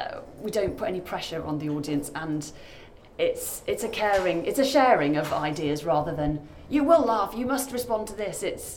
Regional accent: Birmingham, West Midlands, United Kingdom; moved away as an adult; I'm actually a Brummie, so I left Birmingham about 8 years ago

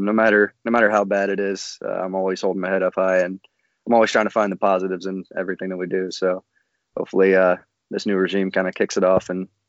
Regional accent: Akron, Ohio, United States; now in Richmond, United States; I'm from, I was born in Akron, Ohio, northeastern Ohio guy myself.

